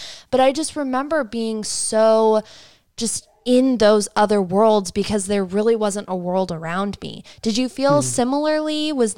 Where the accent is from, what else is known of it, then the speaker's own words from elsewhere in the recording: Cleveland, Ohio, United States; And for me growing up in Cleveland, like Cleveland, there's nothing going on there.